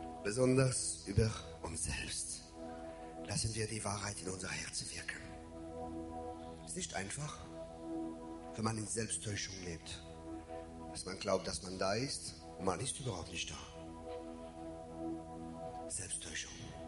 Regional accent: France; German is a second language; weil als Franzose manchmal macht man Fehler.

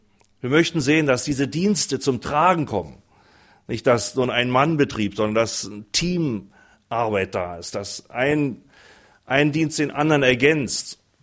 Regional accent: Berlin, Germany; born there; now in Uelzen, Germany; Und so sind wir nach Uelzen gekommen, wo ich auch nicht, bin gebürtiger Berliner, werde dann mitkriegen schon an der Sprache. Und komme in so einer Kleinstadt, von einer Großstadt in eine Kleinstadt.

